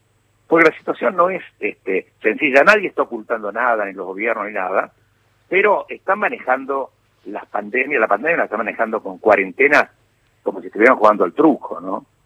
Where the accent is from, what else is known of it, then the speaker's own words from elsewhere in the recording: Villa María, Córdoba, Argentina; born there; A mí me llega un diario de Villa María, el pueblo donde yo nací, en Villa María.